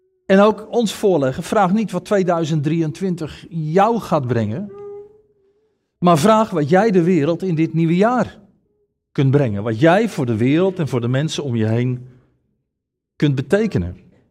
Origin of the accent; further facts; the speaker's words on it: Rotterdam, South Holland, Netherlands; Ik ben een Rotterdammer, geboren en getogen in Rotterdam. En als ik terugdenk aan mijn vroege jaren, zowel in Rotterdam-Noord als in Rotterdam-Zuid